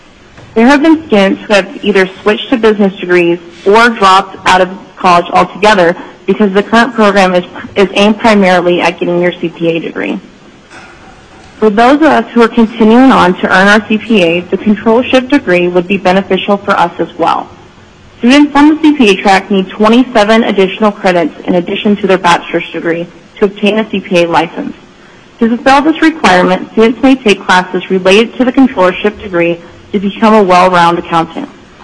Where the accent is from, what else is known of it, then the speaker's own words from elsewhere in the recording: Alaska, United States; I was born and raised here in Alaska